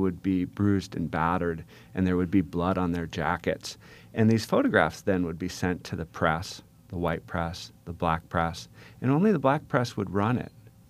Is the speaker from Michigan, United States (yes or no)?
no; Minnesota, United States; But once you move out further, I grew up in Minnesota. I had never seen those photographs before.